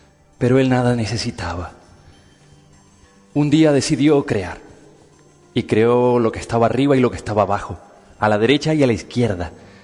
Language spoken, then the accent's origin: Spanish; Venezuela; Soy venezolano, sí.